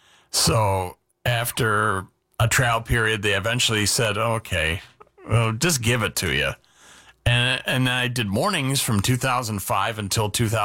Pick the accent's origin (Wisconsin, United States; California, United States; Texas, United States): Wisconsin, United States; Yorkville Township; born or raised there